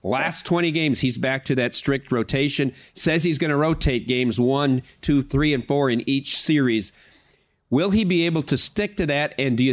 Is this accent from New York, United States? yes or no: no; Dubuque, Iowa, United States; Since he took my hometown team, the Dubuque Fighting Saints, to two USHL titles